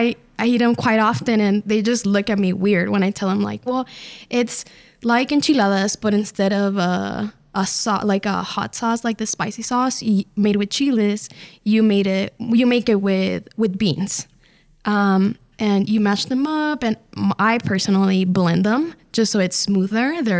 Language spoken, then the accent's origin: English; Ciudad Juarez, Chihuahua, Mexico; growing up in Ciudad Juarez